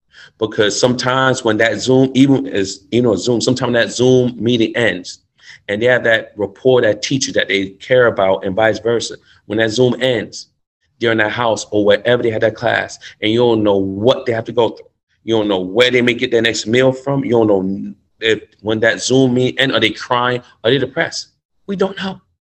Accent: New York, United States; son, you know, I'm from New York.

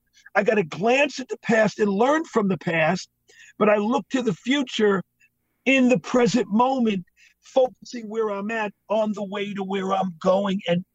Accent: New York, United States; I've done so much work with 9/11 survivors because I'm from New York originally.

